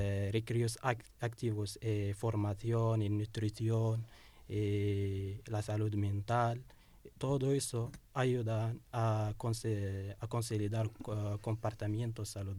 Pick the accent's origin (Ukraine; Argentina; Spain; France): Ukraine; Kharkiv, Kharkiv Oblast; Spanish is a second language; Yo soy de Kharkiv.